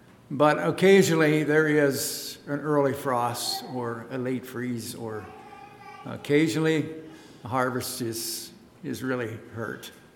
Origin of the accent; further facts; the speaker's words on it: Pennsylvania, United States; I grew up in Lancaster County on a dairy farm, and where we live is very, very different than this.